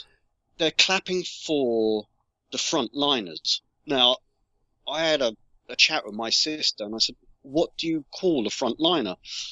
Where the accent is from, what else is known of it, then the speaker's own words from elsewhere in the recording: London, United Kingdom; I grew up in London.